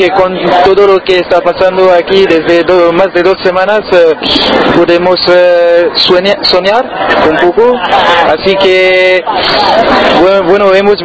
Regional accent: France; Spanish is a second language; now in Spain; porque soy de Francia, y antes de venir aquí

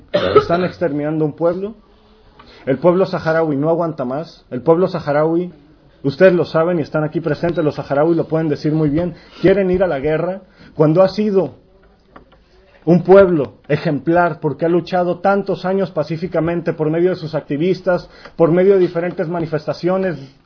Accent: Mexico; Yo como mexicano tendría que estar viendo para mi pueblo.

